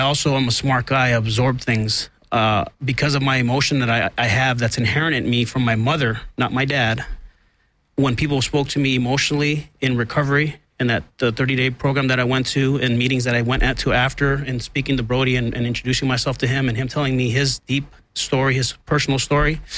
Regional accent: Los Angeles, California, United States; Born and raised in Silver Lake, Hollywood.

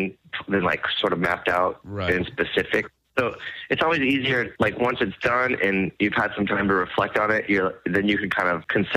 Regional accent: San Diego, California, United States; growing up in San Diego, everyone always would ask like, why does all this weird stuff come out of San Diego?

